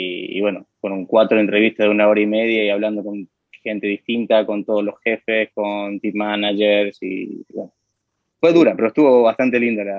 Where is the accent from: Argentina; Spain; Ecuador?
Argentina; Que hay veces que, como gran argentino, queremos cortar pasos y llegar a las cosas más rápidas.